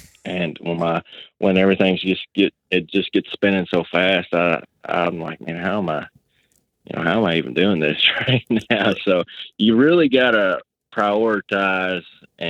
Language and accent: English; Kentucky, United States; I'm from Western Kentucky, 34 years old.